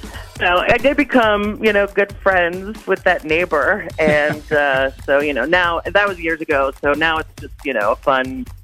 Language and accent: English; Cottage Grove, United States; I'm from Cottage Grove, and I accidentally let my little girl escape.